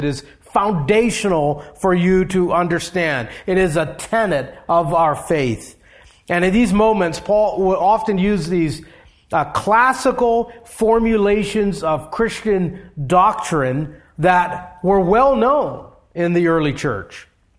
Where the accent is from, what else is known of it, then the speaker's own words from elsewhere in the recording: Hawaii, United States; And, you know, growing up in Hawaii, where you had bright sunshine and 80 degree temperatures, it seemed like, it felt like a very practical thing to know.